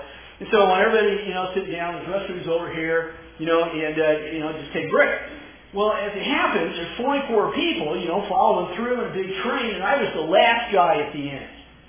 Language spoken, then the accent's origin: English; United States; So clearly, you know, I'm an American, they can see that written all over me.